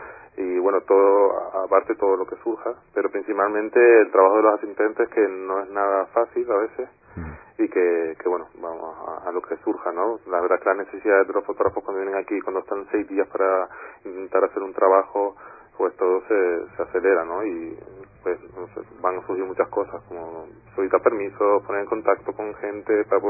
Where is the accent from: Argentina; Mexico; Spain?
Spain; Canary Islands; Empecé en Canarias, en mi tierra